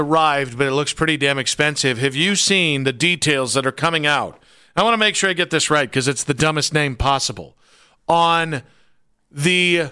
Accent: Appalachia, United States; I'm from Appalachia.

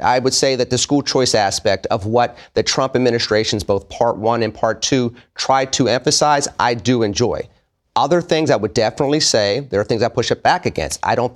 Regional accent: United States; I come to it as a perspective of being an American, being a proud African American, and then living out certain values with those three identities first.

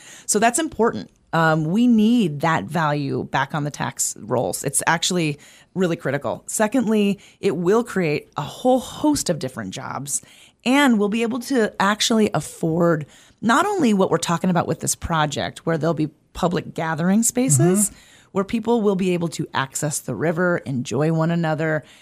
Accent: Montana, United States; I'm from Montana. I've lived in Missoula for 26 years.

